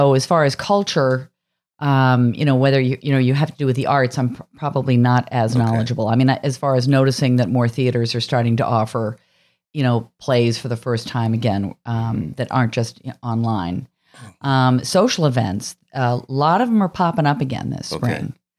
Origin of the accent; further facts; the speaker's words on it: Boulder, Colorado, United States; I grew up in Boulder, Colorado.